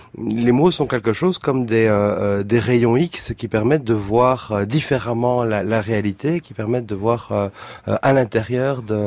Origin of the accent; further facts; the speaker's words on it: Brussels, Belgium; en tant que bruxellois, c'est un phénomène que nous vivons